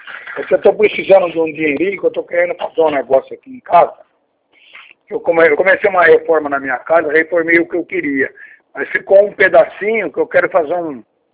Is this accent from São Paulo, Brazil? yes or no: yes; Taquaritinga, São Paulo, Brazil; É, eu sou da região de Ribeirão, eu sou de Taquaritinga.